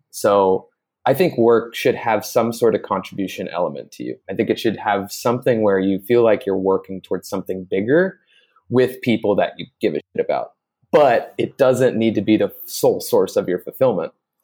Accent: California, United States; So I grew up in the Bay Area in between San Jose and Oakland, and then moved up to Northern California for university.

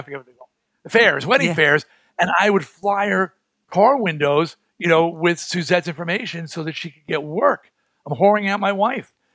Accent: Baldwin, New York, United States; He grew up in Roosevelt. Right. I grew up in Baldwin.

